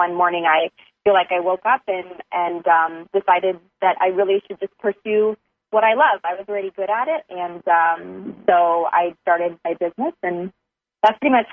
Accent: Texas, United States; And as a little girl, I'm an only child. I grew up in Texas.

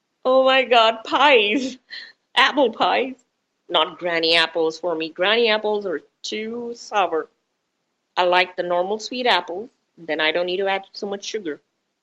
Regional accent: Las Vegas, Nevada, United States; And remember, I come from Vegas, so there's a lot in Vegas that's going to make us feel good, right?

